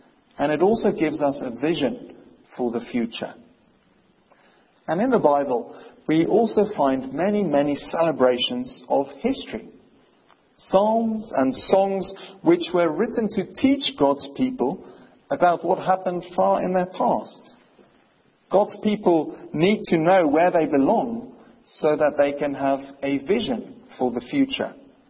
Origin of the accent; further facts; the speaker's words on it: South Africa; And also, as South African citizens, I think we're all very grateful for the work which Nelson Mandela and Desmond Tutu have done